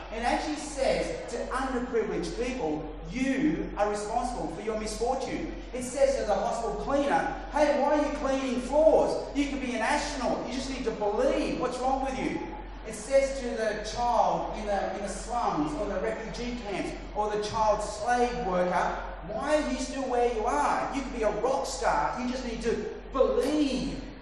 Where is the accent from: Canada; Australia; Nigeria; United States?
Australia; when I was a child growing up in Australia